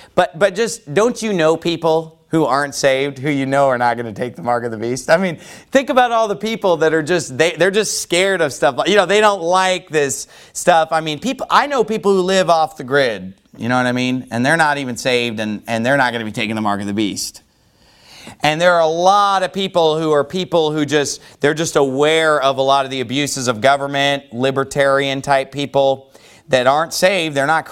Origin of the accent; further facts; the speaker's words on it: United States; born there; I thank God I was born in America.